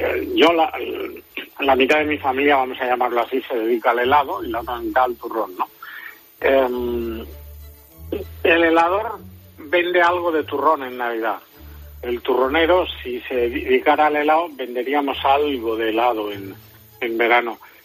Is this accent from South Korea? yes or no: no; Spain